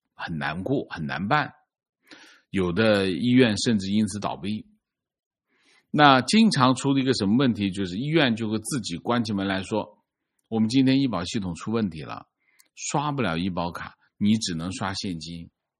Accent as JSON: {"language": "Chinese", "town": "Qingdao", "region": "Shandong", "country": "China", "said": "我就是青岛人，但是我毕业那年我只能去其他城市找工作，因为我学的是集成电路，青岛根本没有对口的工作。我爱我的家乡，但我回不去我的家乡。"}